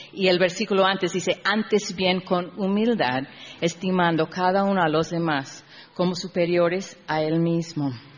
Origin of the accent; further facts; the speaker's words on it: United States; yo así gringa, okay, soy gringa, o sea, los gringos no son nada buenos, pero sí nos enseñaron, pues, filas